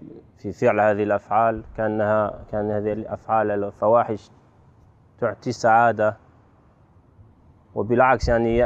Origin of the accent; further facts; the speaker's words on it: Paris, Île-de-France, France; Arabic is a second language; أنا فرنسي وعمري 36 سنة، ولدت في باريس عام 1975 في شهر يناير. دخلت في الإسلام